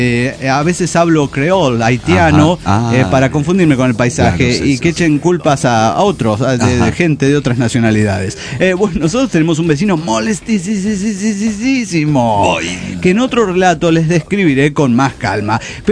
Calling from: Tlaquepaque, Jalisco, Mexico; de Tlaquepaque.

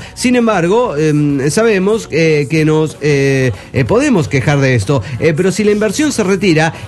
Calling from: Guadalajara, Jalisco, Mexico; de Guadalajara, Jalisco, México.

